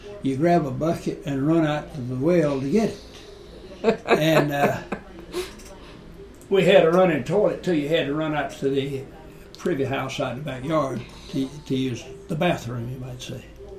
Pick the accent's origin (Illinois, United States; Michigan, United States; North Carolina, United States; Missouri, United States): North Carolina, United States; born there; I was born in Randolph County.